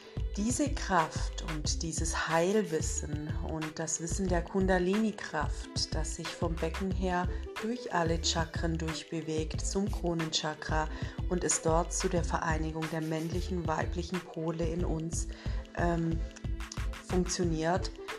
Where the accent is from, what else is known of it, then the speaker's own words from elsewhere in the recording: Isny, Baden-Württemberg, Germany; Ich komme aus Isny im Allgäu